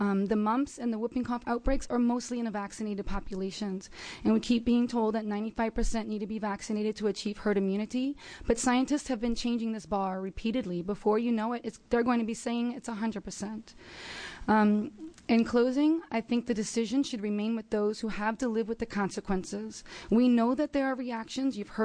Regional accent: Hillsboro, United States; Good afternoon. … I'm from Hillsboro.

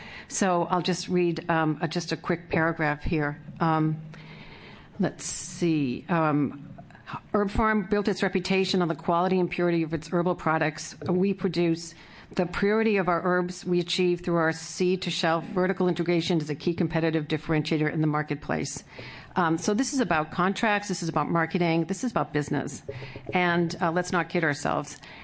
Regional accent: Oregon, United States; I hail from Southern Oregon, and I split my time between Ashland and our 300-acre ranch property in Klamath County.

